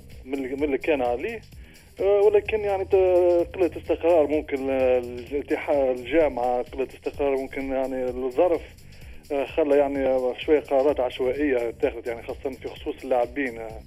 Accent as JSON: {"language": "Arabic", "country": "Tunisia", "said": "راه انا نحكي بصفة كتونسي"}